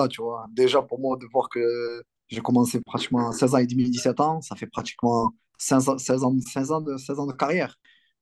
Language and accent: French; France; also born or lived in United Kingdom; now in Morocco; je suis marocain. On a grandi en France, en Angleterre, c'est pas la même chose.